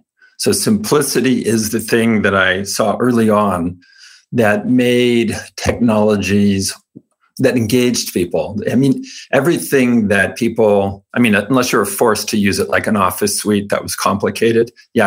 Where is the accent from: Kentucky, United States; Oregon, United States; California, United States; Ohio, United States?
California, United States; I was raised Mormon in California